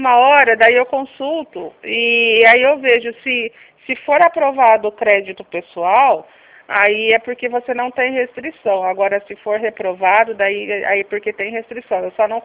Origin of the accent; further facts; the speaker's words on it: Limeira, São Paulo, Brazil; eu sou de Limeira